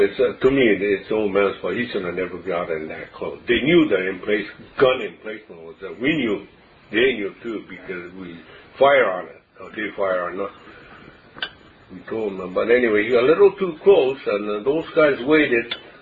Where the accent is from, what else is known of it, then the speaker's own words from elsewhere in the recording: Canada; And we tell them we're not. We're Canadian.